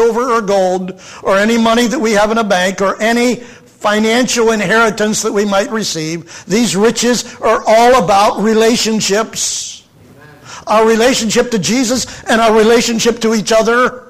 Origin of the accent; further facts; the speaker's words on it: United States; born there; Man, am I glad I was born in America.